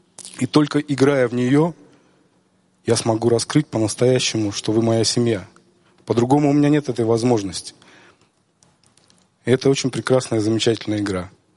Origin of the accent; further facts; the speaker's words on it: Saint Petersburg, Russia; Я из Санкт-Петербурга.